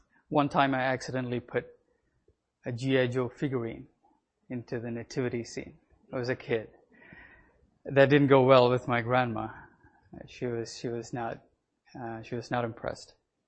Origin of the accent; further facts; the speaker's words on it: South India, India; Elvis and I, we grew up in South India. We grew up as Catholics.